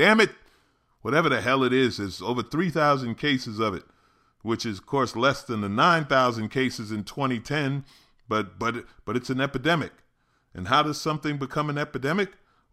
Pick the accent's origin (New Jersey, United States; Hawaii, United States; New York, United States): New York, United States; now in Los Angeles, United States; Now, I grew up in New York. I live